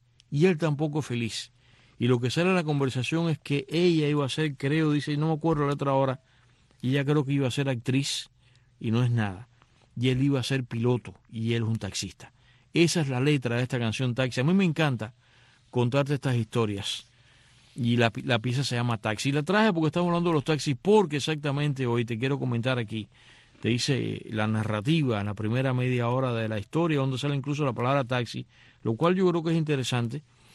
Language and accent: Spanish; Cuba; Nosotros lo entendemos como cubanos